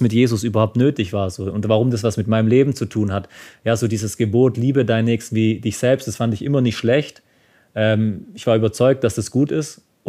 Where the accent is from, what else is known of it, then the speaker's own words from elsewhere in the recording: Baden-Württemberg, Germany; als Schwabe, wenn man zum Essen eingeladen wird.